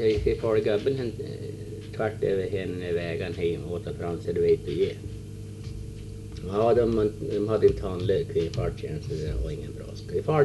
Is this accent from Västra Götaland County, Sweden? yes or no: no; Hammerdal, Jämtland County, Sweden; Ja, så jag är från Hammerdal, ja.